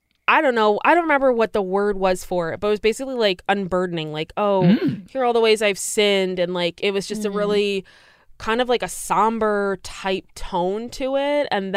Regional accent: Chicago, Illinois, United States; now in Maryland, United States; like when we first moved to Maryland, so I'm originally from Chicago. When we first moved to Maryland, there was a scandal about whether or not we would bless gay marriages.

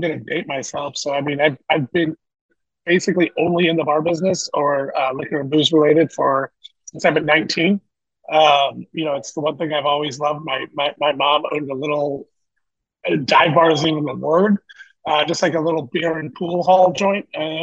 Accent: Buffalo, New York, United States; moved away as an adult; also born or lived in Florida / Las Vegas; You know, started in Buffalo, New York, Nickel City. That is what Nickel City is named after, is my hometown of Buffalo, New York. And, you know, kind of moved down to Florida in 2000.

